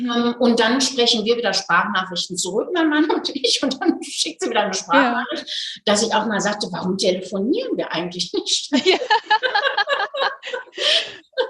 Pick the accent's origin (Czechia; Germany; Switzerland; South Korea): Germany; Hagen, North Rhine-Westphalia; now in Nuremberg, Germany; zum Beispiel die Hagener Stelle, also in meiner Heimatstadt.